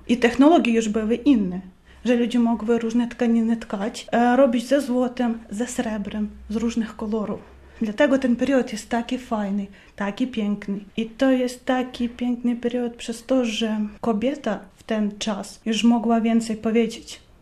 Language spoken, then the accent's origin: Polish; Ukraine; Polish is a second language; now in Poland; jestem z Ukrainy. Mieszkam w Polsce około 5 lat.